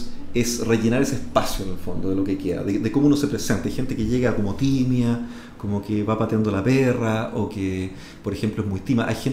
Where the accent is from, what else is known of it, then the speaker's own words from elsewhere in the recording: Chile; sobre todo en Chile, en mi país, no se están desarrollando